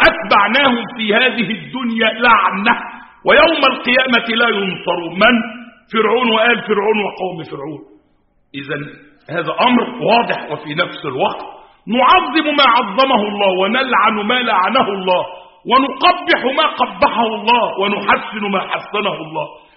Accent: Egypt; فنحن نتحدث عن بلدتنا، ولذلك حينما نتحدث عن مصر وعن أهل مصر فإننا لسنا متحيزين

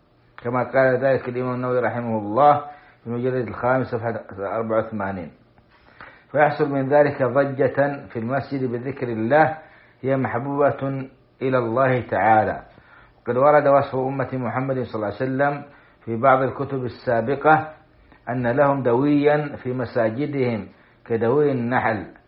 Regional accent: Saudi Arabia; في بلادنا السعودية

